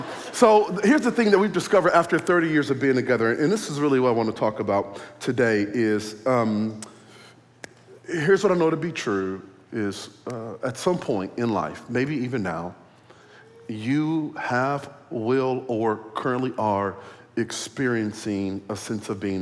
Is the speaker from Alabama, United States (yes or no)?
no; Iowa, United States; Well, I come all the way from Iowa, as Pastor said.